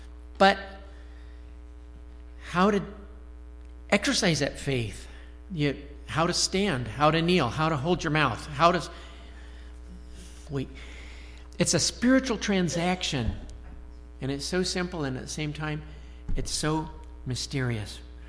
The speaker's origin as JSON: {"language": "English", "region": "Alaska", "country": "United States", "tie": "born there", "said": "And my folks went out to serve the Lord in Alaska when I was a kid. I was born in Alaska before I was born."}